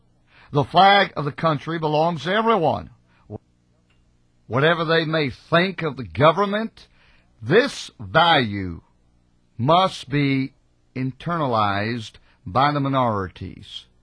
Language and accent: English; United States; I am an American. I am a Yankee. I am a Jew, but I'm a Yankee Jew